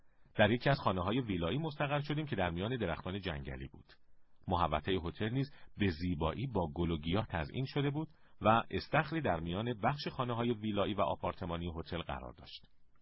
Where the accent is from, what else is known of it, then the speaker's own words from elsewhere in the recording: Iran; moved away as an adult; now in Malaysia; به خصوص من 3 سال پیش از ایران بیرون آمدم.